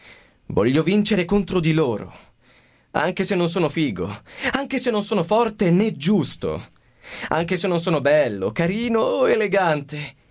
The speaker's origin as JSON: {"language": "Italian", "town": "Vico Equense", "region": "Campania", "country": "Italy", "tie": "born or raised there", "also_born_or_lived": "Naples", "lives_now": "Grosseto, Italy", "said": "okay. Vengo da Napoli, sono cresciuto a Vico Equense e adesso vengo da Grosseto."}